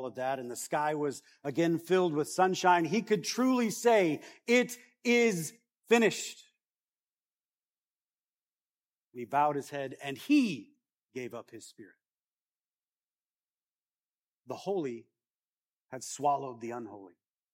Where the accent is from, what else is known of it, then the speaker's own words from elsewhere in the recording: Wales, United Kingdom; I don't have any Jewish blood in me. I'm Welsh.